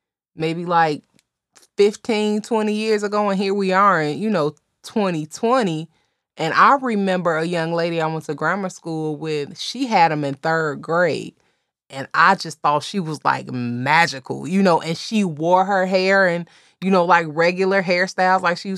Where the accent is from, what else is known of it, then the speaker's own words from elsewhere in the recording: Midwest, United States; And, you know, we're from the Midwest